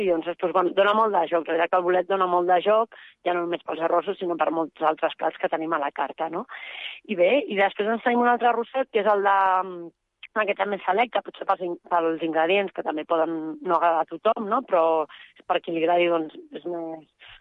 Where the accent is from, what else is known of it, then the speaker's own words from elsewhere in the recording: Catalonia, Spain; jo soc de l'Empordà.